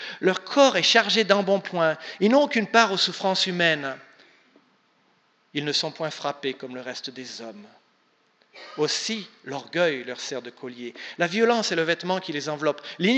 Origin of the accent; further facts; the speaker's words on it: Nouvelle-Aquitaine, France; Moi, j'ai été élevé dans le Limousin, donc j'en ai vu plein.